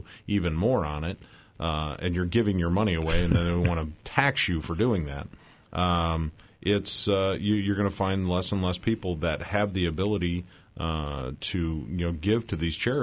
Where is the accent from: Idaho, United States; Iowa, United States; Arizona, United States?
Iowa, United States; then back up to my hometown up in north central Iowa